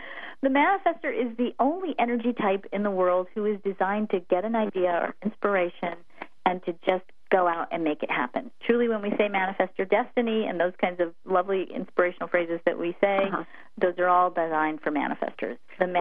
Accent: United States; We are, and actually being American, frankly.

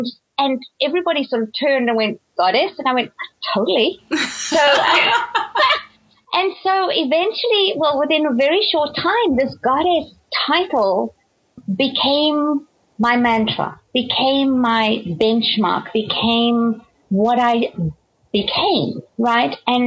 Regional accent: South Africa; moved away as an adult; also born or lived in Nigeria; now in United States; I was raised in South Africa, born in Nigeria, raised in South Africa.

